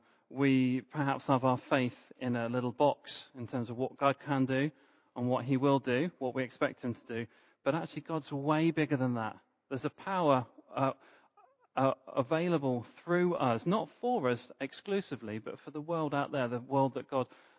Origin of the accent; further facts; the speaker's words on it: United Kingdom; Because actually it's very un-British. We start thinking, oh, this sounds a little bit like prosperity gospel, and we're a bit uncomfortable with this as British people.